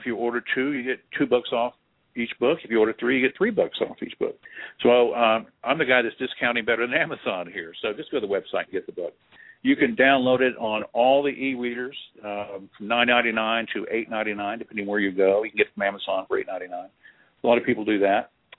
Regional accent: Texas, United States; I was a dip from Texas that all I cared about was where the next barbecue lunch was coming from.

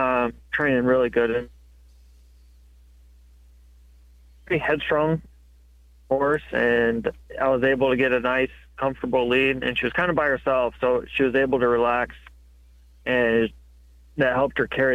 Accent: Michigan, United States; Yes, I'm from Michigan. I had a neighbor had a thoroughbred horse farm, and I was about 12 years old.

